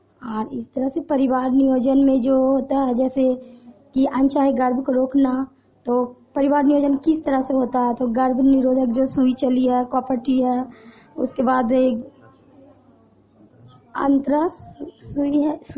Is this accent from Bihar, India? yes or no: yes; Teliabigha, Bihar, India; और मैं एकंगरसराय प्रखंड से हूँ और ग्राम तेलियाबीघा उप पंचायत की हूँ।